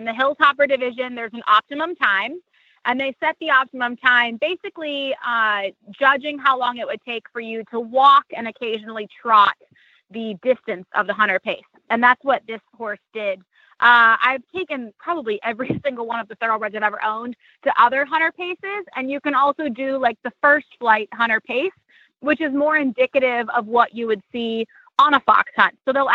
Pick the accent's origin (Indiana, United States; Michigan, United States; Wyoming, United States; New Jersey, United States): Wyoming, United States; I grew up working in Wyoming as a cowgirl